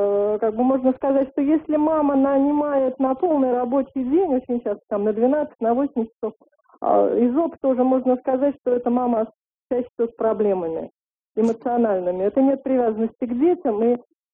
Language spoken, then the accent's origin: Russian; Moscow, Russia; Дело в том, что я сама москвичка, проработала очень много лет няней.